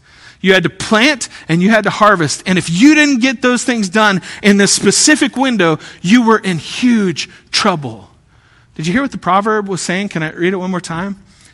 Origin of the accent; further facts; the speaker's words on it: Kansas, United States; I grew up in Kansas, way out in western Kansas. Like I was an hour from Colorado and an hour from Oklahoma